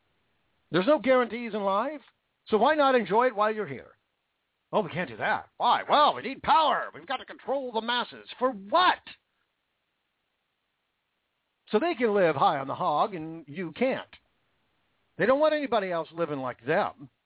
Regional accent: Washington, United States; That's Washington State. My home state.

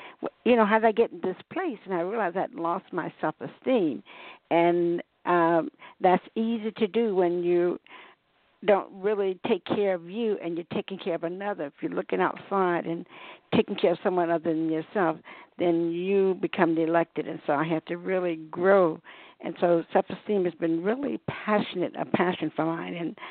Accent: the South, United States; I grew up in the South, and because of all the discrimination and racism there

